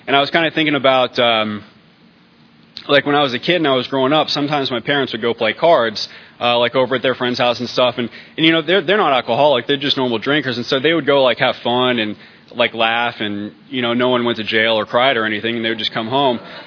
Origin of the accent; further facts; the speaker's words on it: Camarillo, California, United States; I grew up just outside of Los Angeles in a little town called Camarillo.